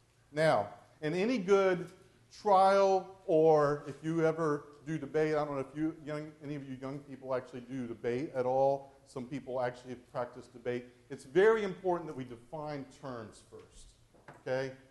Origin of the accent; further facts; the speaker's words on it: West Virginia, United States; I'm from West Virginia, and that's what they do up there.